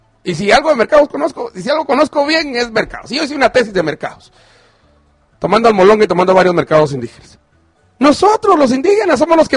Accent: Chimaltenango, Guatemala; por mi pueblo, de Chimaltenango.

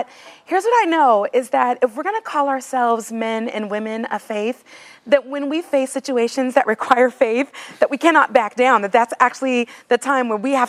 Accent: California, United States; now in Nashville, United States; Well, I'm from California too, but I live in Nashville, that explains that.

